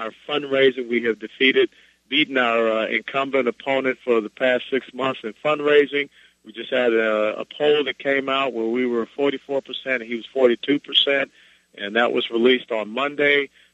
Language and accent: English; Florida, United States; I look at my home state here of Florida, where we've got a 12.3% unemployment.